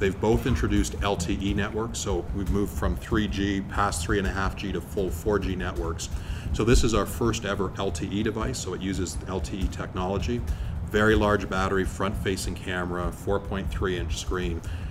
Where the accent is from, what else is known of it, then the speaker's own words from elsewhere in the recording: Canada; a tip to my home country of Canada